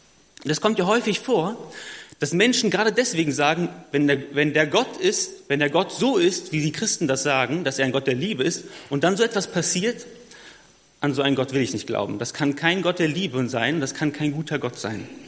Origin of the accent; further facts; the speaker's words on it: Neuwied, Rhineland-Palatinate, Germany; Ich komme ursprünglich aus Neuwied. Das liegt ungefähr 80 Kilometer südlich von Bonn.